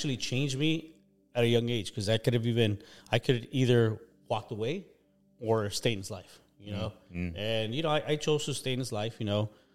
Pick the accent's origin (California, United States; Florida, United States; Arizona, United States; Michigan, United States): California, United States; Long Beach; also born or lived in Mexicali, Mexico; So, grew up in Long Beach.